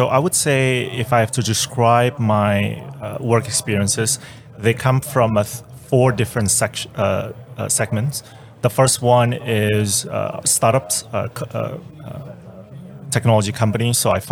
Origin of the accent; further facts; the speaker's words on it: Singapore; Singapore.